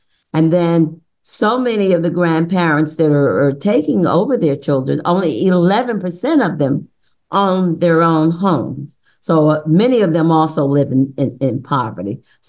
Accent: Paterson, New Jersey, United States; In New Jersey and Patterson, in my hometown, there's a large amount of crime.

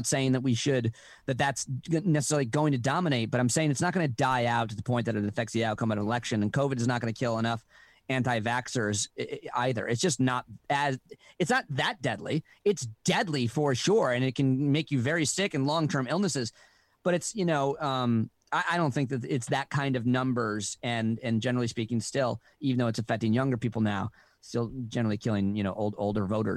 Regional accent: United States; I always get so insulated, and it's easy to as an American, the world, you know, revolves around it.

